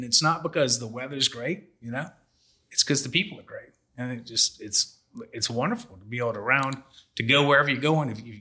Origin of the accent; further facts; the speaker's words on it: Louisiana, United States; y'all know me, I'm from Louisiana.